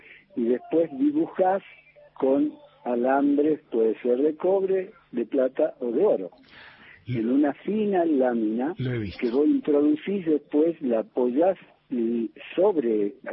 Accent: Lanús, Buenos Aires Province, Argentina; Yo soy de Lanús.

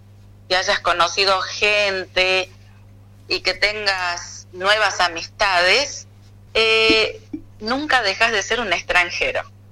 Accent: Tartagal, Salta, Argentina; Yo llego y, como buena chaqueña tartagalense, entro al baño y me quedo una hora bañándome

